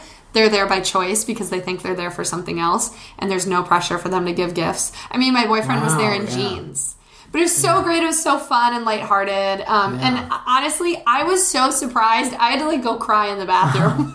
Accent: Wisconsin, United States; I mean, like, I come from Wisconsin, and I'd like to think I'm kind of cool.

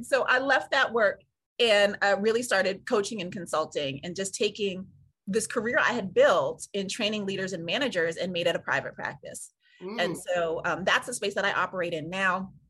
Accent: California, United States; And so, I come from the West Coast as well. I grew up in California. Mm-hmm. And in the Bay Area

